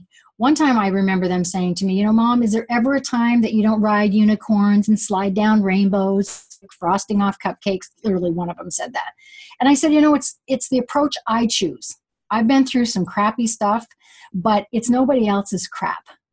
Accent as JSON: {"language": "English", "region": "New England", "country": "United States", "said": "I'm from New England, so we work really hard."}